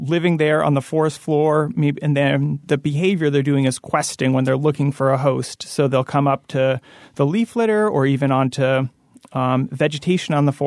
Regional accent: Springfield, Vermont, United States; Well, I grew up in Springfield, Vermont, back in the 80s and 90s, and I didn't experience any ticks growing up, or very few, and didn't hear much about Lyme disease.

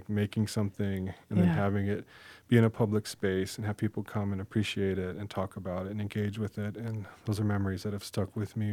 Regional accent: Rapid City, South Dakota, United States; So I grew up in Rapid City, South Dakota. I grew up going to the Doll as a little boy.

